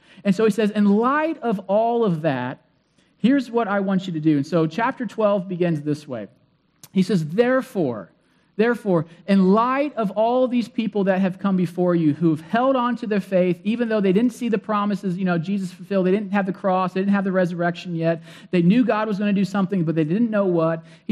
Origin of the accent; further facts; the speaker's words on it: Ashland, Ohio, United States; one of my friends who's a pastor at the region where I grew up at in Ashland, Ohio